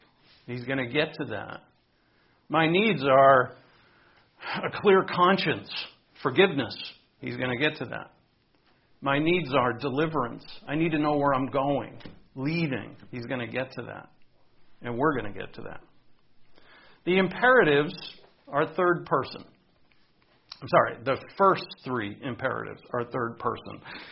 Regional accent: New England, United States; Back where I grew up in New England, that where the Italians would say bada bing, bada boom.

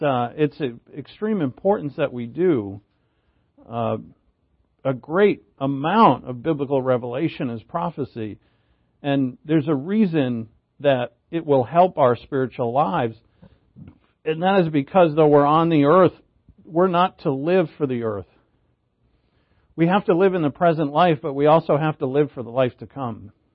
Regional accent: United States; I'm an American

